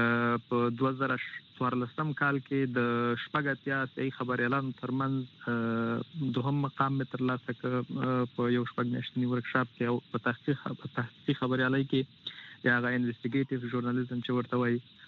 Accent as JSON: {"language": "Pashto", "region": "Nangarhar", "country": "Afghanistan", "also_born_or_lived": "Kabul", "said": "موږ د ننګرهار ولایت یو"}